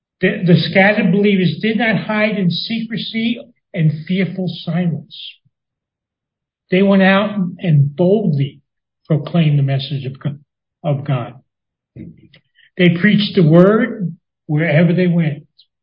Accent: New York City, New York, United States; And when I was growing up in New York City, you had to stay with your family.

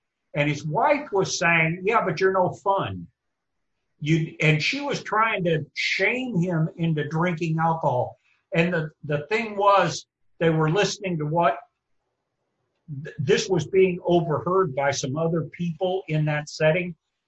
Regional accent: Kentucky, United States; But I grew up in Kentucky.

